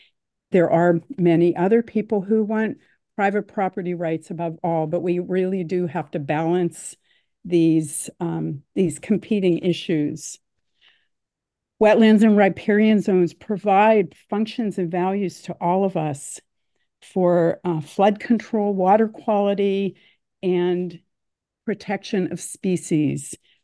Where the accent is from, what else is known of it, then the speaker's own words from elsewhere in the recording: Washington, United States; from North Kitsap.